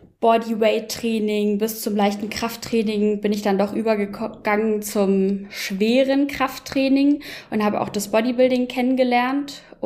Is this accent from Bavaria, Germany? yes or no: yes; Munich, Bavaria, Germany; ich bin Münchnerin